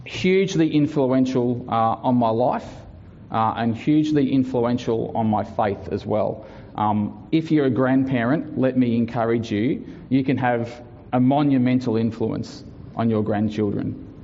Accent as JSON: {"language": "English", "town": "Ballarat", "region": "Victoria", "country": "Australia", "tie": "born or raised there", "said": "So I grew up in Victoria in a town called Ballarat"}